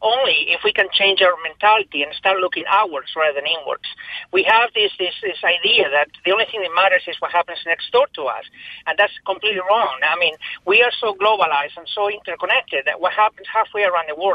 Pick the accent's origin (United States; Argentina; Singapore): Argentina; born there; English is a second language; I was born in South America, in Argentina. My parents are Europeans. They immigrated from Europe to Argentina in the 40s, and I was born in the 60s there.